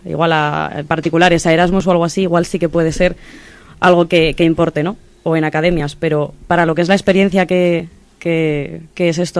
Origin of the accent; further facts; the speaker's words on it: Spain; first language Spanish; porque soy española